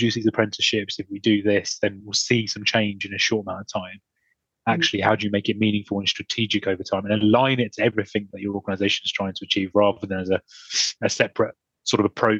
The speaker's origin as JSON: {"language": "English", "town": "Brighton", "region": "South East England", "country": "United Kingdom", "tie": "born or raised there", "also_born_or_lived": "London", "said": "Whilst I was born in South London, which is a very diverse part of the country, I then spent most of my upbringing in Brighton."}